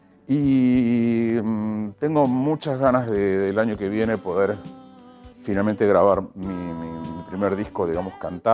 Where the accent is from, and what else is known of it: Argentina